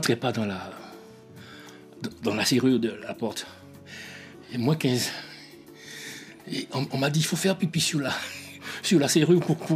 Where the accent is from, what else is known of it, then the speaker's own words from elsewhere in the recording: Martinique; même si je suis martiniquais, je chante avec un Guadeloupéen, j'ai pas utilisé le rythme de Martinique